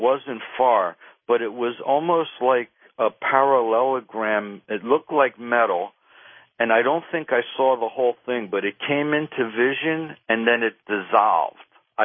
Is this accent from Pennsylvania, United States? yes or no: yes; Philadelphia, Pennsylvania, United States; born there; I was born in Philadelphia, and every year I go back to visit my parents.